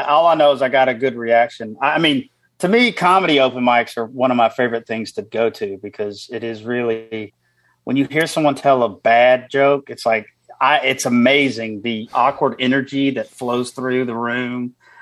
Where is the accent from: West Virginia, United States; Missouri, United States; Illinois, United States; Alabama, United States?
Alabama, United States; Birmingham; And I did an open mic night, which is my hometown, Birmingham, Alabama.